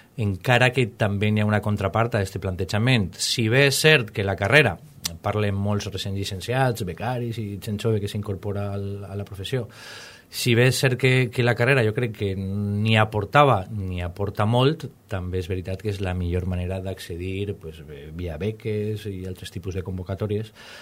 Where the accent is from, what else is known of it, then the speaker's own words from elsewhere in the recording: Valencia, Valencian Community, Spain; born there; vaig néixer en València, a València en 1971 i soc periodista.